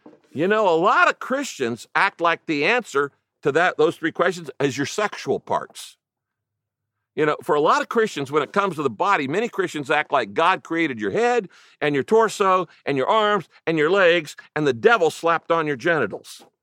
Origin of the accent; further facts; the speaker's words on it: Redwood Valley, California, United States; because I grew up in Mendocino County, up by the Redwoods in a little village called Redwood Valley.